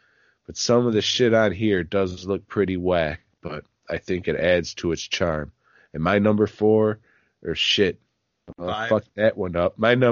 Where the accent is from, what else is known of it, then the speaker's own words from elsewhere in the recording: Chicago, Illinois, United States; Yeah, I know, but I'm from Chicago, so I know how to say it.